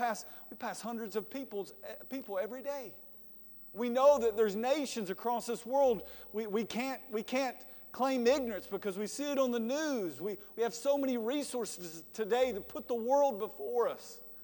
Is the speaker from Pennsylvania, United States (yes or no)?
no; Georgia, United States; I'm from Georgia. Keep it simple.